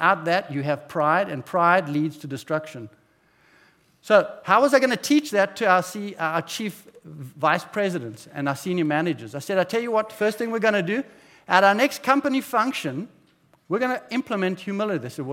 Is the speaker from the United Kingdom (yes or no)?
no; South Africa; now in United States; I come from South Africa. We don't really know about suing, but when I got here, I truly found out.